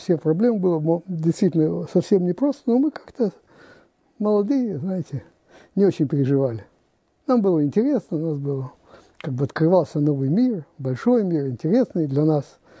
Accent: Russia; moved away as an adult; из России

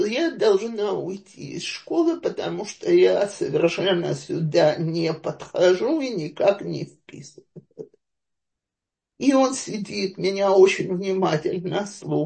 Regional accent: Russia; now in Israel; Я оказалась единственная из России в школе, в которой было 300 израильтянок.

